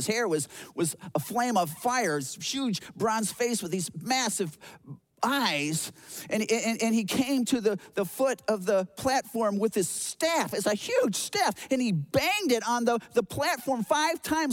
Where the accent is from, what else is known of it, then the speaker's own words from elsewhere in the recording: United States; Well, Angura, I'm from the United States of America.